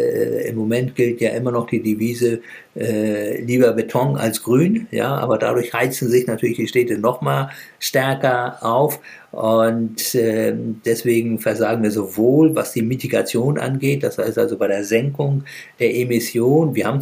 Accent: Hamburg, Germany; born there; Ich bin auch in Hamburg geboren.

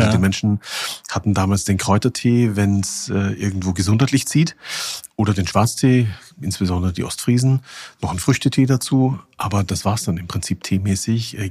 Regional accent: Austria; Für mich als 18-Jähriger, ich komme aus Österreich, weiß nicht, ob man es hört

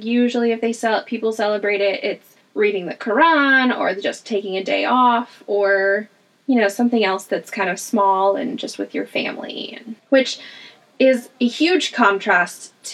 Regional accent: United States; you know, we grew up in the United States and we have these ideas and expectations about the school year

